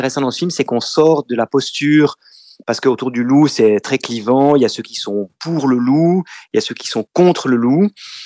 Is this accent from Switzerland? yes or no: yes; Switzerland; ça fait bizarre parce qu'on a perdu chez nous en Suisse l'habitude de vivre avec les loups.